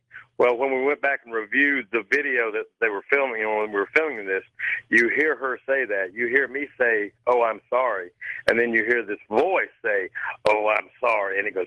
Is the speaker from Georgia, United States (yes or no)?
yes; Atlanta, Georgia, United States; I'm from Atlanta, or just north of Atlanta.